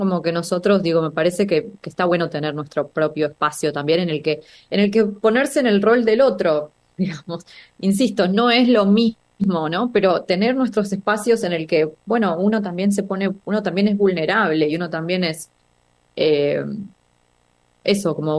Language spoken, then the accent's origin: Spanish; Buenos Aires, Argentina; now in London, United Kingdom; nací en Argentina y no sé lo que es nacer en Japón. O no sé, o sea, fui criada en Argentina, en Buenos Aires, y no sé lo que es ser criado acá en Londres, donde vivo